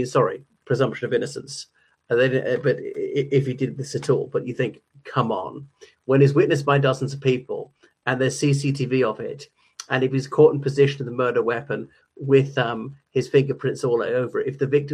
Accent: Ireland; o everyone … from Ireland

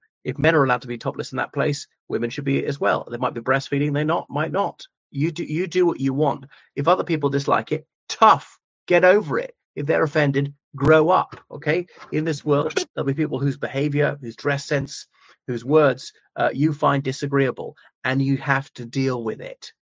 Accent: Ireland; from Ireland.

